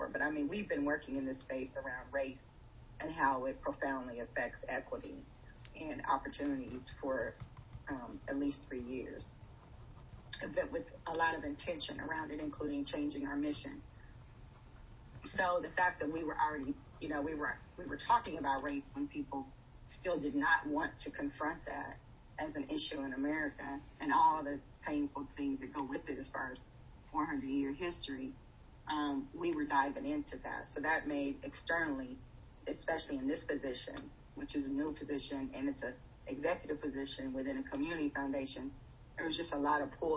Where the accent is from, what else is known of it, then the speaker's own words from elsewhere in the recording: Indianapolis, Indiana, United States; also born or lived in Houston / Atlanta / Phoenix / Iowa; So I'm originally from Indianapolis. Grew up here. I've lived in several different cities, you know, including Houston, Atlanta, actually Phoenix, Arizona, and Iowa. I moved back here in 2016